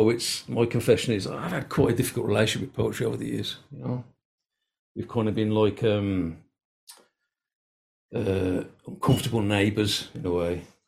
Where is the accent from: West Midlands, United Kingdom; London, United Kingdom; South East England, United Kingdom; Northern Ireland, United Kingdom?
West Midlands, United Kingdom; Birmingham; I grew up in Birmingham, which, you know, it's where Peaky Blinders is set, if anybody, you know. And I actually grew up in Small Heath, where Peaky Blinders is set.